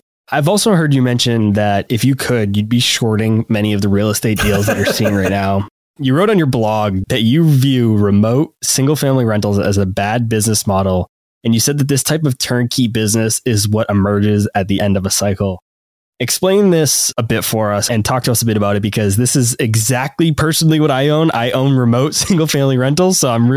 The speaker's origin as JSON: {"language": "English", "region": "New Hampshire", "country": "United States", "said": "I'm from New Hampshire. I've raced dirt bikes in Albany"}